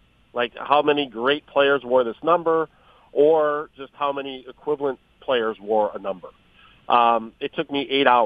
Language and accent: English; Detroit, Michigan, United States; But when I was a kid, like, I grew up in Detroit.